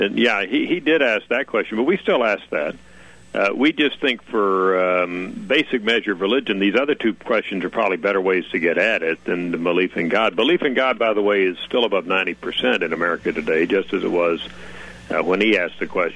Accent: Texas, United States; When I grew up in Texas, there were blue laws

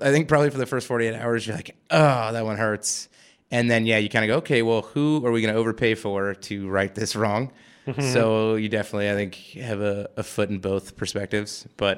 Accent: Ridgewood, New Jersey, United States; I'm from Ridgewood, New Jersey.

